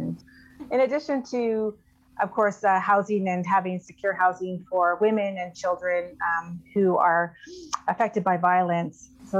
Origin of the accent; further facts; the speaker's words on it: Vancouver, British Columbia, Canada; born there; I was born in Vancouver.